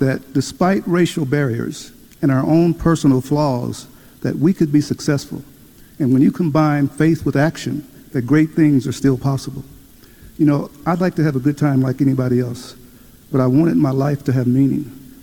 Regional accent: Cape Girardeau, Missouri, United States; growing up in Smelterville, the poorest side of Cape Girardeau, Missouri.

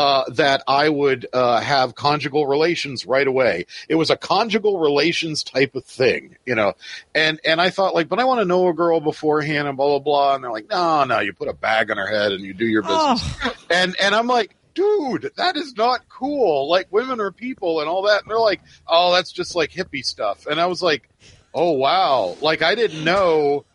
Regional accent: McLean, Virginia, United States; But I'm like, dude, we're from McLean, Virginia.

